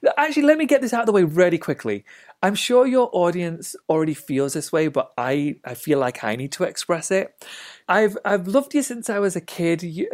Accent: United Kingdom; now in United States; I'm officially an American citizen, but I'm still a very proud Brit. I'm a dual citizen.

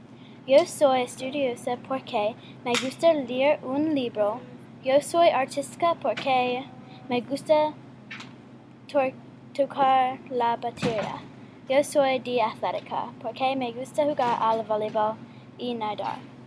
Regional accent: California, United States; Spanish is a second language; Yo soy de California.

